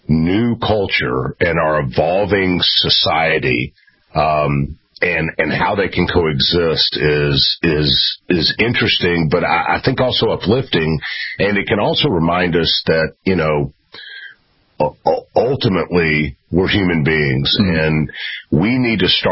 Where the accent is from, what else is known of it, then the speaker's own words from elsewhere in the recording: Memphis, Tennessee, United States; I grew up in Memphis.